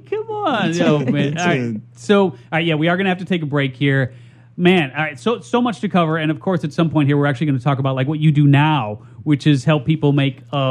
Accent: Chicago, Illinois, United States; I'm from Chicago, and so Chicago has the second largest Polish, population to only like Warsaw.

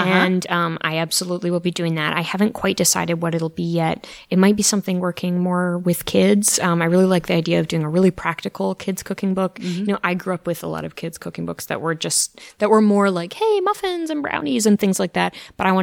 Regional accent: Canada; I think as a Canadian coming to the U.S., it's been particularly exciting

